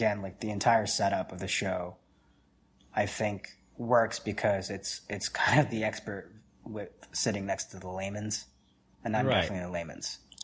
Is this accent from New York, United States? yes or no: no; New Jersey, United States; I also grew up there, man.